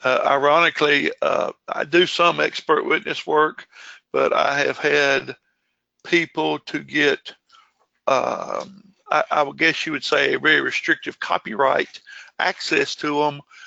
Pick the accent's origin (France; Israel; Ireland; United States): United States; Louisiana; now in Dallas, United States; I was born and raised in Louisiana, but I'm out in the Dallas-Fort Worth area, and I'm a Texas Rangers fan.